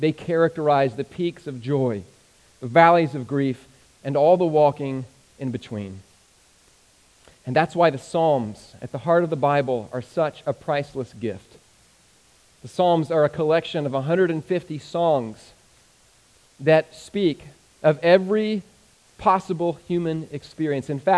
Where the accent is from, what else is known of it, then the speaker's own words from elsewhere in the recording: Nashville, Tennessee, United States; I grew up in Nashville, Tennessee, Music City, USA, and I vowed as a young kid that I would never, ever listen to country music.